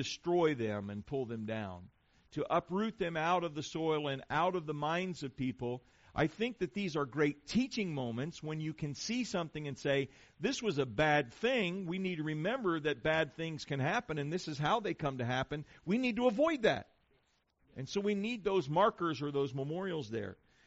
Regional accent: Ohio, United States; There are things that I remember growing up in Ohio.

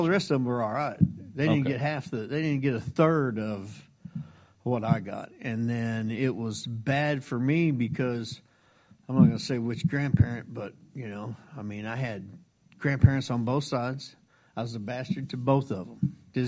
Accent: Gatesville, Texas, United States; born there; No, I was born in Gatesville, and then we traveled around with Dad for a long time when he was in the military.

